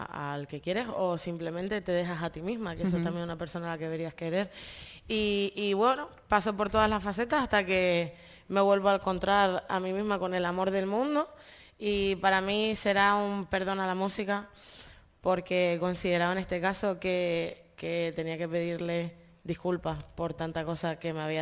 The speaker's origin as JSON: {"language": "Spanish", "region": "Canary Islands", "country": "Spain", "said": "Siento que, bueno, que todos somos españoles, yo me siento canaria, con orgullo."}